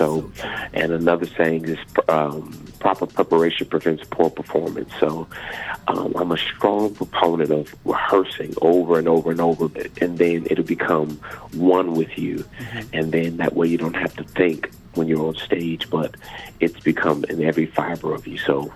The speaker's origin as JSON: {"language": "English", "town": "Detroit", "region": "Michigan", "country": "United States", "said": "are from Detroit, Michigan. I'm from Detroit, Michigan."}